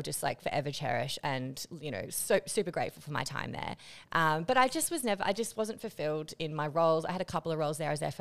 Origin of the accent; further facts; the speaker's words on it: Australia; So as an Australian, you have a year on that working visa